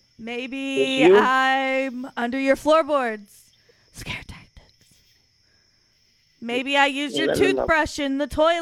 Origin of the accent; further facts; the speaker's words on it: Kentucky, United States; Kentucky.